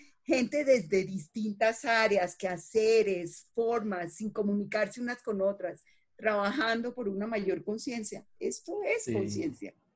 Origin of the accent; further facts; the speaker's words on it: Colombia; now in Puerto Rico; ¿Vivirías en Colombia otra vez? Jamás. O sea, amo mi país, pero no viviría allá. Por ahora, Puerto Rico es mi tierra. Dejé mi casa, mi árbol de mango que amaba, mi gente, mis boricuas, o sea, todo.